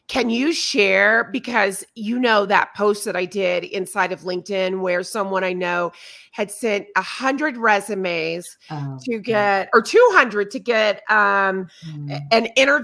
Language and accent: English; Colorado, United States; I'm from Colorado, you're from California